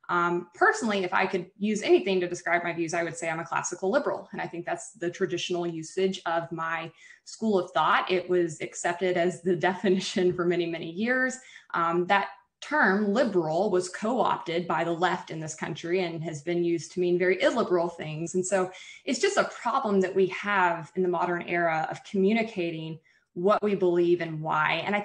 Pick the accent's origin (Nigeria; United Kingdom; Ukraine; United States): United States; Alabama; Yeah, we always had guns in the house. I'm from Alabama. It would be weird if we didn't.